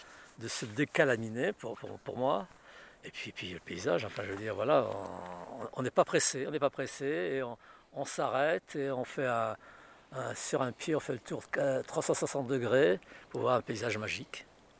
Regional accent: Pau, Nouvelle-Aquitaine, France; Moi, je suis Béarnais. Je suis parti de Pau pendant 40 ans.

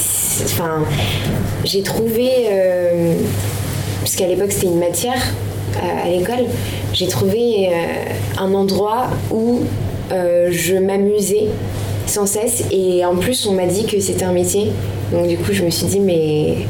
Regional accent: Paris, Île-de-France, France; même si j'ai grandi à Paris. Donc du coup, j'avais... Enfin, bah justement, en fait, le fait d'avoir grandi à Paris

